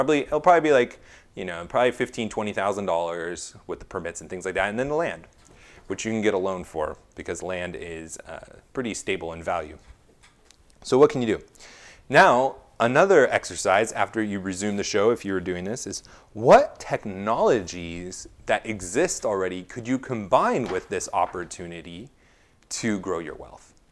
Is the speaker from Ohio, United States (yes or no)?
no; California, United States; now in Hawaii, United States; I'm coming from California and live in Hawaii.